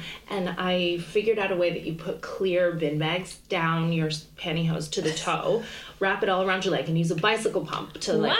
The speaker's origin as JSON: {"language": "English", "country": "Canada", "said": "I'm from Canada. People think crimes don't happen there."}